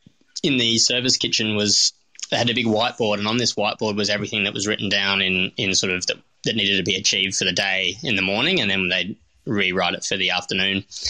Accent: North Fremantle, Western Australia, Australia; I grew up in North Fremantle.

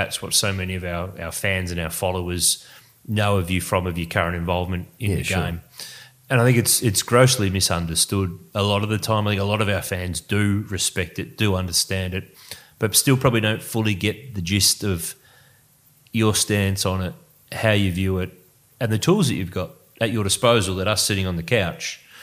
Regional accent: Melbourne, Victoria, Australia; I'm from Melbourne, seriously.

